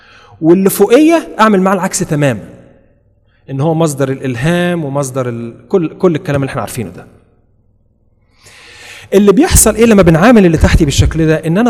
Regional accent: Egypt; احنا عندنا برضو، انا مصري زيكم

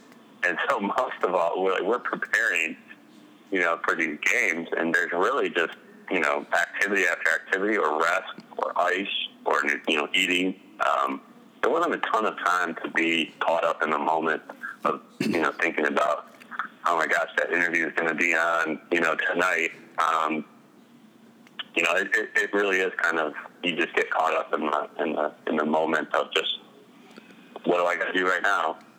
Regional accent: Petoskey, Michigan, United States; because I came from Petoskey. It was a small town. Everybody's friends. You can trust everybody.

